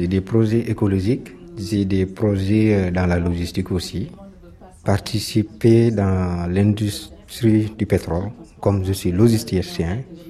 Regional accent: Senegal; moved away as an adult; now in France; je suis Sénégalais. Et je vis en France depuis 10 ans. J'étais venu dans le cadre de mes études après ma licence 3.

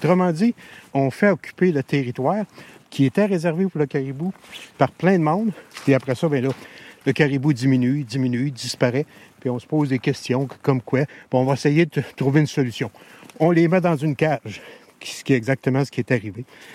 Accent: Quebec, Canada; Et je suis né ici, en Abitibi, quand j'étais jeune. On jouait dans le bois, c'était notre terrain de jeu.

